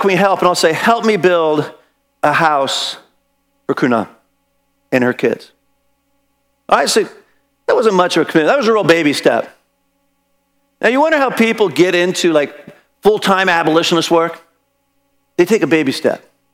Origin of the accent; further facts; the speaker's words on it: San Francisco, California, United States; We're from San Francisco. You have to forgive us. We think every home should be a Victorian.